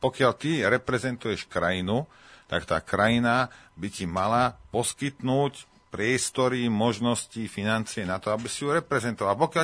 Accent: Rimavská Sobota, Banská Bystrica Region, Slovakia; Ja som vyrastal v Rimavskej a my sme...

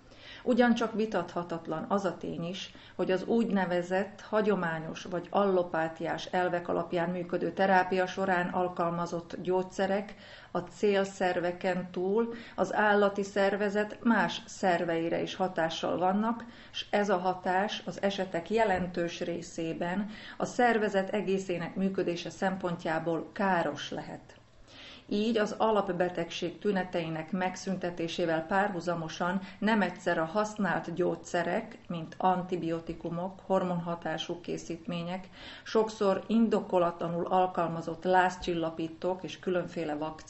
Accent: Upper Hungary, Slovakia; én délvidéken, Szabadkán, Reni pedig felvidéki magyarként, akárcsak jó magam is

